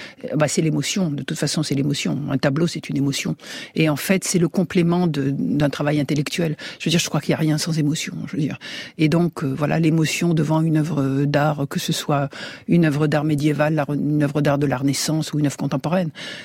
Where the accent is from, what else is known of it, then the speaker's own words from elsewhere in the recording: Algiers, Algiers Province, Algeria; born there; je suis né à Alger